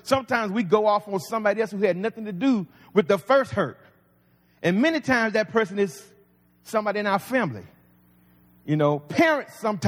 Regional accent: Georgia, United States; see, I'm not from New York. I'm from South Georgia.

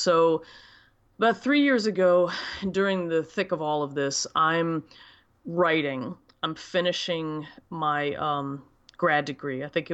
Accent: Baltimore, Maryland, United States; now in Philadelphia, United States; I'm originally from Baltimore. And I came to Philadelphia in 2009 because I was following a former husband to a job.

